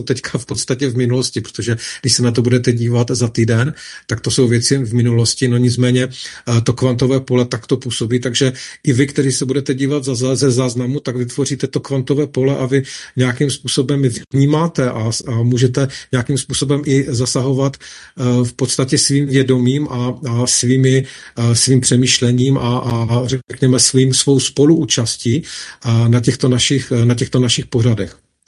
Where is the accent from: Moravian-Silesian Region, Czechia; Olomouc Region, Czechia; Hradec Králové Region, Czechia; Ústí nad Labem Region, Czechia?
Moravian-Silesian Region, Czechia; Ostrava; já jsem Ostravák, že jo, původem, žil jsem v Zábřehu, nedaleko kotvy v té Hokejce na Vyškovické a vy, který znáte Ostravu, tak víte, kde to je.